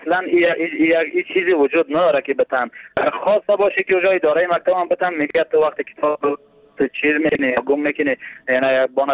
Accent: Badakhshan, Afghanistan; در مناطقی که مثلا ما خدم از بدخشان هستم زندگی میکنیم

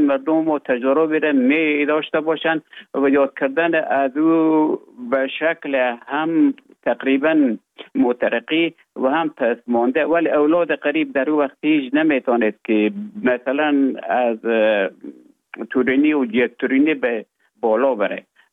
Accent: Afghanistan; moved away as an adult; also born or lived in Russia; now in Finland; تا زمانی که ببخشن طالبو آمدن من در افغانستان بودم. بعد از ای که از افغانستان طالبو آمدن به اوج گذاره ما کمک مشکل بود و آمدم به طرف های روسیه و از روسیه آمدم به ایجه بفنلان.

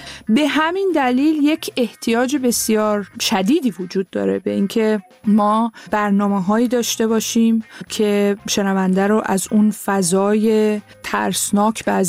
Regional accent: Tehran, Tehran Province, Iran; born there; من تهران به دنیا آمدم. پدر مادرم هم تهران به دنیا آمدن، ولی بخش بزرگی از خانواده 75% آذری هستن.

